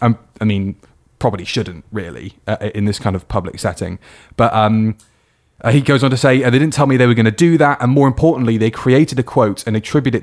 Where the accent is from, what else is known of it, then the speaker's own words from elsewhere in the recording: Salford, North West England, United Kingdom; And I'm from Salford. You don't do that to me.